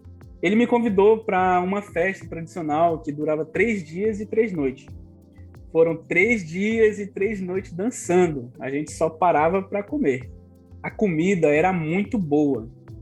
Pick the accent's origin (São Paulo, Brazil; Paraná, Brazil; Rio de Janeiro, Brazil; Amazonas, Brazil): Amazonas, Brazil; Manaus; Eu não falo 100% do meu idioma, porque eu fui criado em Manaus. A minha mãe saiu da aldeia um pouco antes de eu nascer, junto com meus avós, por causa das complicações na gravidez.